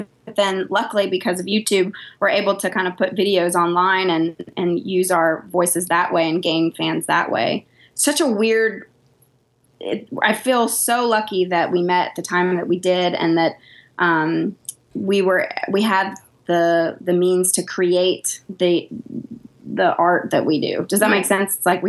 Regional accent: Nashville, Tennessee, United States; also born or lived in New York City; I'm from Nashville, so I grew up with country music kind of all around me. And I sang in the church choir all growing up, so gospel music.

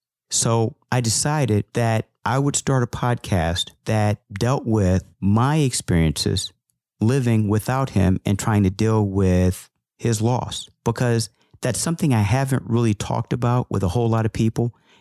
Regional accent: St. Louis, Missouri, United States; now in Washington, United States; every year at Thanksgiving, I drive from the D.C. metropolitan area to my hometown of St. Louis, Missouri for Thanksgiving dinner.

